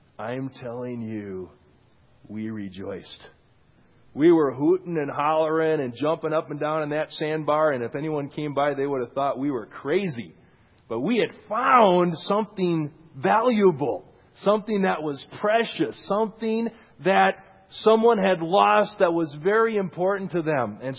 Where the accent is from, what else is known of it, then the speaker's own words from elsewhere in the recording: Minnesota, United States; And I come from Minnesota, so that's why there were those things there.